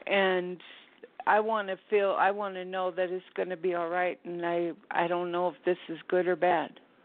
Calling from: Wyoming, United States; I'm calling from Wyoming.

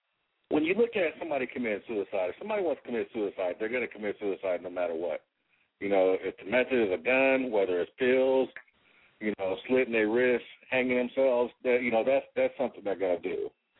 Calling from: California, United States; I'm calling from California.

